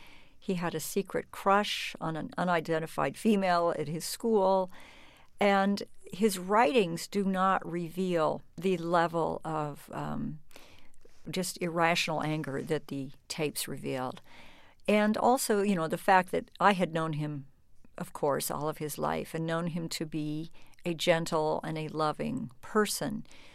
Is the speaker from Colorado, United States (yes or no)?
yes; Colorado, United States; Culturally, I come from Colorado.